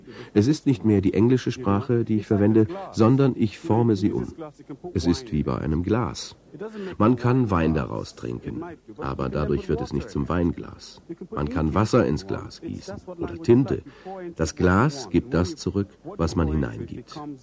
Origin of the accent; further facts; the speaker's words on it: Sierra Leone; first language Krio; German is a second language; Kreolisch, das meine Muttersprache ist, die aber nur 10% der Menschen in Sierra Leone sprechen, wird erst seit kurzem geschrieben